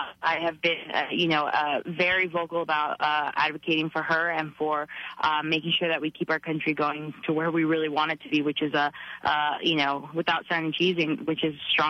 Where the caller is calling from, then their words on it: Nevada, United States; I'm calling from Nevada.